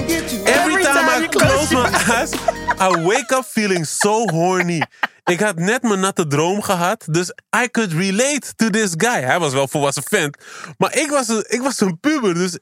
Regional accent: Amsterdam, North Holland, Netherlands; Ik kwam uit Damsko Noord, weet je, Vogelbuurt. Er was niet veel geld

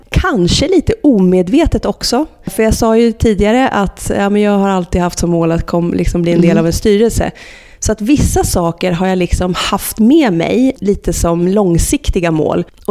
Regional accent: Norrköping, Östergötland, Sweden; faktum är att jag är från Norrköping

